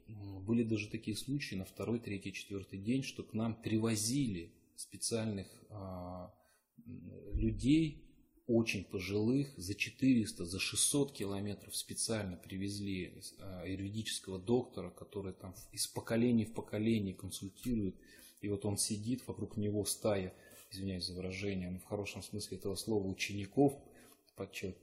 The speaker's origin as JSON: {"language": "Russian", "country": "Russia", "said": "На что мы, смеясь, говорили, нет, мы из России."}